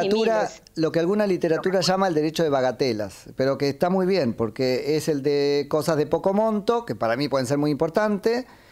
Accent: Buenos Aires Province, Argentina; yo soy de provincia de Buenos Aires

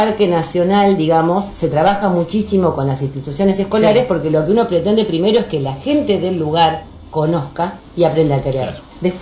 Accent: Buenos Aires, Argentina; yo soy de provincia de Buenos Aires y para nosotros las vacaciones de invierno era recorrer el país, en general el norte. En el verano no, playa.

